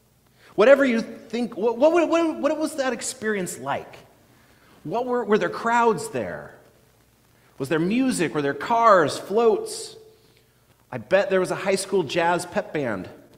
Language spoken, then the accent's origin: English; Edmonds, Washington, United States; First, I want to remember the 4th of July parades in my hometown of Edmonds.